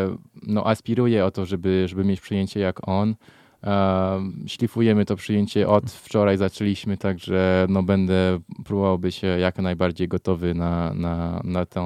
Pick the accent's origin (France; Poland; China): France; się wychowania jako Francuz. Dlatego w domu byłem pod tradycjami polskimi, ale w szkole zawsze było po francusku, nie? Dla mnie to jestem pół Francuzem i pół Polakiem. W sercu zawsze mówię, że jestem Polakiem, ponieważ się tak wychowałem od domu.